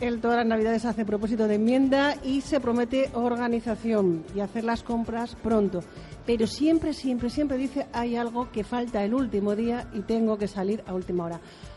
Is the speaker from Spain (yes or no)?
yes; Extremadura, Spain; en su momento comemos la mejor carne de mi tierra